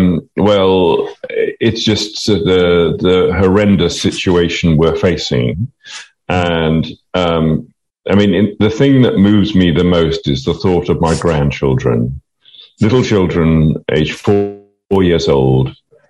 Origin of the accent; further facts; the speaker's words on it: Bristol, South West England, United Kingdom; from Bristol